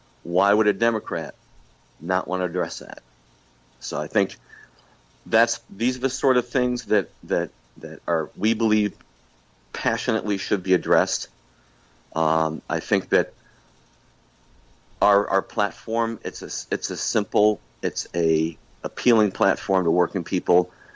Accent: New York, United States; I'm from the Mohawk Valley. The Mohawk Valley is economically devastated

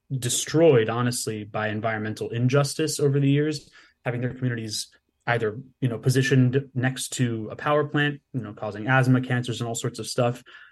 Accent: New York City, New York, United States; I'm born and raised in New York City, so my version of like that visual pollution was just noise pollution.

